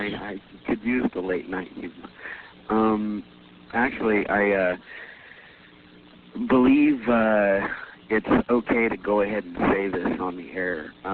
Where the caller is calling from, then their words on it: Austin, Texas, United States; Yeah, I'm calling from Austin, Texas.